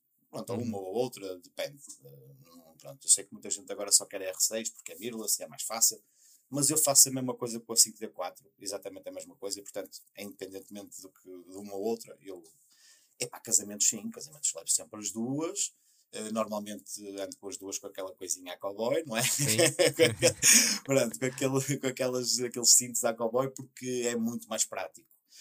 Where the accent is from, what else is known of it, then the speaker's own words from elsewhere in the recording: North, Portugal; a malta cá de cima tem o sotaque que nós temos, não é? Mas eu, se calhar, exagero porque tenho muito, muito, muito, eu sei.